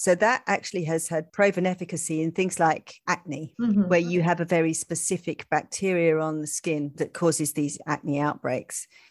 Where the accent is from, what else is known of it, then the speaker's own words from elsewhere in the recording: England, United Kingdom; And I'm an English person, so you think that I might.